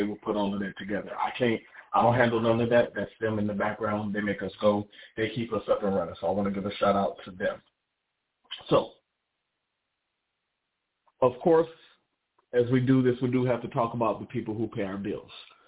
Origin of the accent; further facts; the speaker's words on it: the Carolinas, United States; She's from the Carolinas. I'm from the Carolinas. There's some Southern in us.